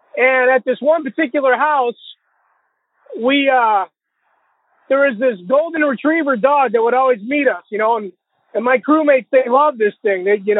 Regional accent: Illinois, United States; I'm from Illinois.

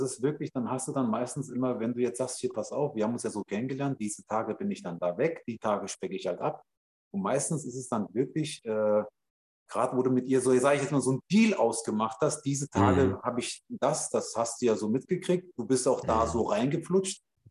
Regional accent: Stadtallendorf, Hesse, Germany; bei uns in der Stadt. Das ist eine Kleinstadt. Ich komme aus Marburg, aus der Gegend her, aus Stadtallendorf

